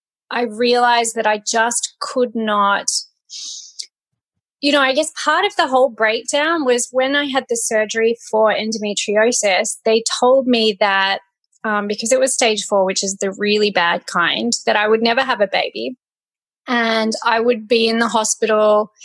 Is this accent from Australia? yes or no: yes; Tasmania, Australia; now in Italy; So I'm from Australia. I grew up in, well, for most of the time, grew up in Tasmania